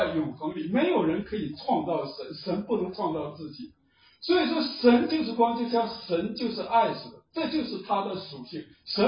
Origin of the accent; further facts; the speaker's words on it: Northeast China, China; accent: Northeastern Mandarin; 用我们东北话说是没有个数